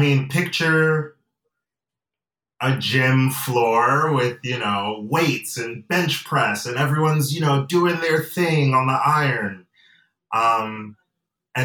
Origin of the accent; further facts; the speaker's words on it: Atlanta, Georgia, United States; also born or lived in Nigeria; Well, I say that I'm from Nigeria and I'm from Georgia, because I was born in Atlanta. But my family, I come from a family of immigrants, and I have dual citizenship.